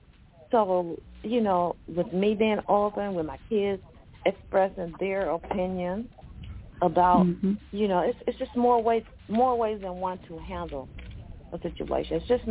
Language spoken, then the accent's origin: English; Selma, Alabama, United States; I grew up in Selma.